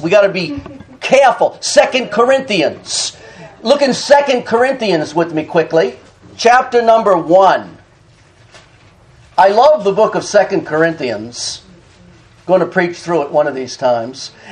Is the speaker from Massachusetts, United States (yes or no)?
yes; Boston, Massachusetts, United States; You know, my heart breaks for the Bostonians. My hometown is Boston, as you all know.